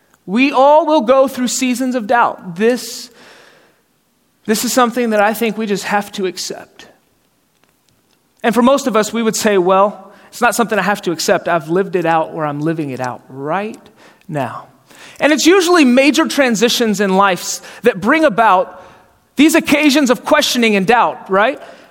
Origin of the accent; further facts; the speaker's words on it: Atlanta, Georgia, United States; moved away as an adult; now in St. Joseph, United States; And when I was 18 years old, I moved from Atlanta, Georgia, where I grew up, to St. Joseph, Missouri, 11 years ago.